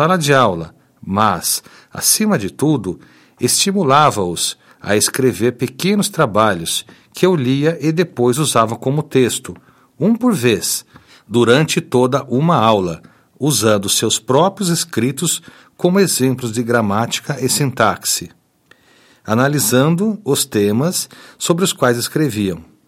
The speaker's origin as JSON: {"language": "Portuguese", "town": "Jaboatão", "region": "Pernambuco", "country": "Brazil", "tie": "born or raised there", "also_born_or_lived": "Recife", "said": "O primeiro, quando era ainda estudante, na minha infância, parte em Recife e depois em Jaboatão. Minha família deixou Recife para sobreviver à crise econômica da Depressão de 30."}